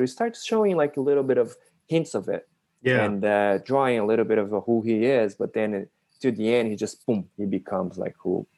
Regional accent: Brazil; I'm Japanese Brazilian. I was born and raised in Brazil. And for me, it was like, okay, I'm I'm Brazilian, but people think I'm, you know, they say, oh, but you don't look Brazilian

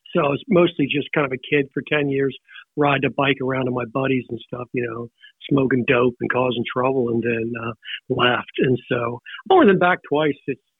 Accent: Havertown, Pennsylvania, United States; Ah, that's hilarious. I grew up in Philly in Havertown.

